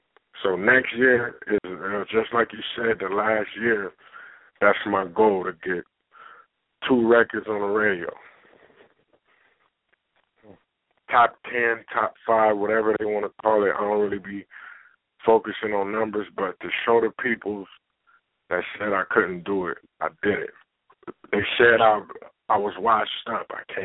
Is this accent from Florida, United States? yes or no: no; California, United States; They think I'm from down south by the way I talk or the certain type of music I put out, but I'm from California.